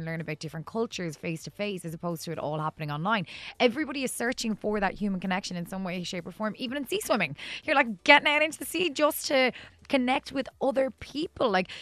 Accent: Galway, Connacht, Ireland; now in London, United Kingdom; Like, I'm from Galway, grew up in Galway. We had more clubs than hot dinners down there.

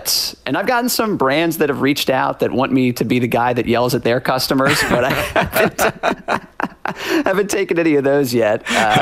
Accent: Dundalk, Maryland, United States; I'm from the American Dundalk, Maryland, Dundalk, as we call it.

